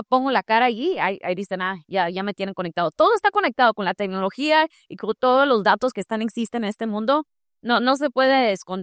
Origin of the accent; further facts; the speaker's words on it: Cuba; now in United States; Hasta conmigo, que soy cubana, me hacen un chequeo.